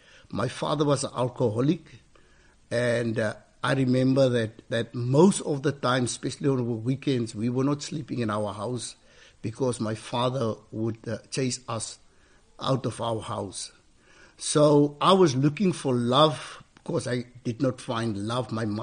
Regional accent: George, Western Cape, South Africa; Really, it's a beautiful town. I was born in George. I grew up.

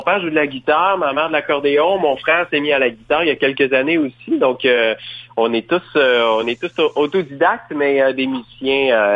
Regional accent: Sherbrooke, Quebec, Canada; dès mes 17 ans, j'étais chansonnier dans les bars de Sherbrooke, ma ville natale.

